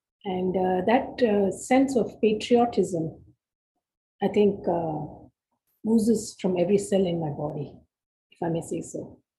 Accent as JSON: {"language": "English", "town": "Mumbai", "region": "Maharashtra", "country": "India", "also_born_or_lived": "Vadodara", "moved": "as an adult", "lives_now": "United States", "said": "I'm originally from Mumbai. And after marriage, I left Mumbai 41 years ago and lived in Baroda, Gujarat. And after having lived there for 7 years, we immigrated to the United States."}